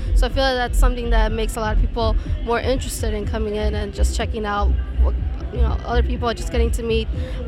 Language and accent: English; Chicago, Illinois, United States; I'm from Chicago, Illinois. It's actually my first time here.